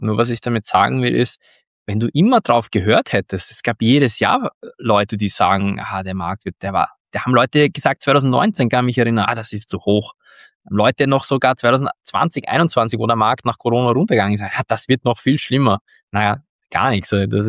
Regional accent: Austria; bin ich Österreicher, Europäer

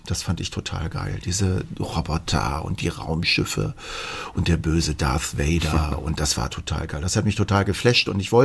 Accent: Wolfsburg, Lower Saxony, Germany; now in Hanover, Germany; Ja, ich bin vor vielen, vielen Jahren in Wolfsburg geboren. Es ist jetzt tatsächlich schon 54 Jahre her und habe dort die Grundschule

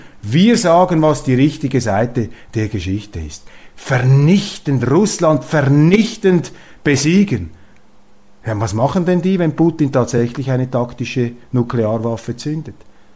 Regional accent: Switzerland; als Schweizer ist man immer etwas naiv.

